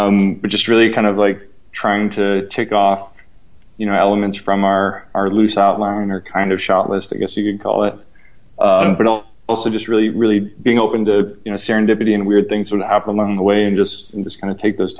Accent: Midwest, United States; you know, like growing up in the Midwest, just these kind of rambling summer days of just, you know, shenanigans and enjoyment

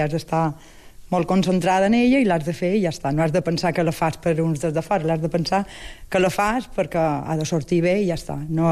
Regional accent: Lloseta, Balearic Islands, Spain; Sí, sí, jo som de Lloseta.

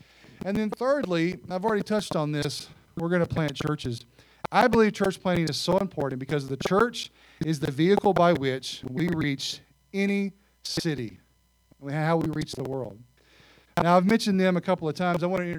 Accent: Arkansas, United States; Now, I'm from Arkansas. We drink a lot of sweet tea.

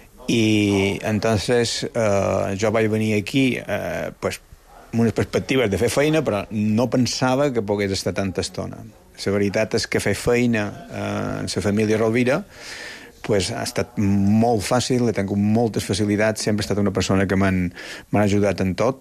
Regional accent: Inca, Balearic Islands, Spain; era el meu poble, Inca, a prop de casa meva

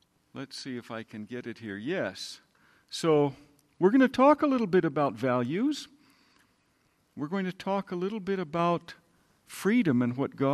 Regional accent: United States; I'm from the United States, and they have mass shootings, and when I was a little boy, they didn't have them.

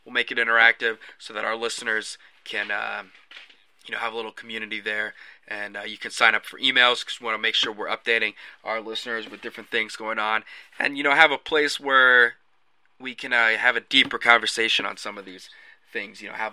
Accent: North Carolina, United States; He's at Carolina, which is my home state, so I don't mind talking about the Carolina Hurricanes.

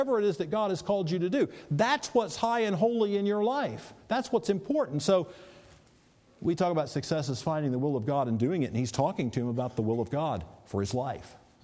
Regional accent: the South, United States; Well, when I grew up in the South, it was a shack

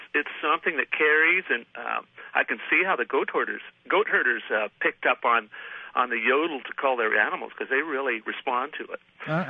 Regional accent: United States; because I'm an American, and that's what I grew up listening to.

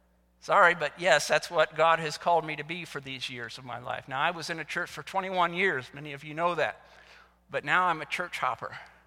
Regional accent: Indiana, United States; now in Virginia, United States; That's a Virginia expression I've learned. I'm actually from Indiana. We don't say y'all. We say you all.

